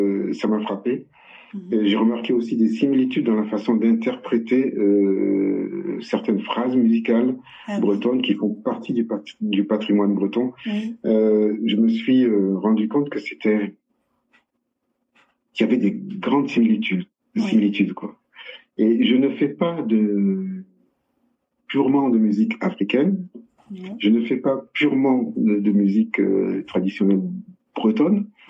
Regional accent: Porto-Novo, Ouémé, Benin; born there; je suis né au Bénin, à Porto Novo.

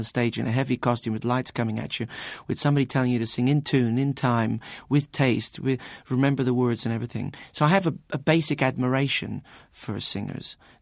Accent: United States; I grew up in America in the 70s

